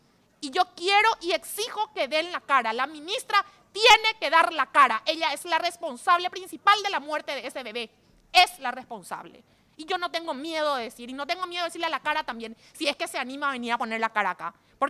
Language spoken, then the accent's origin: Spanish; Paraguay; Yo como madre, como legisladora, pero sobre todo como paraguaya